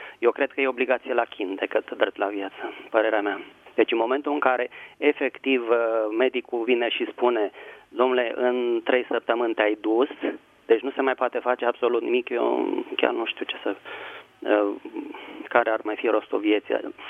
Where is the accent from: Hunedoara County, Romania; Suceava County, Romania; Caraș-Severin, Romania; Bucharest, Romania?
Bucharest, Romania; Bună seara! … sunt din București.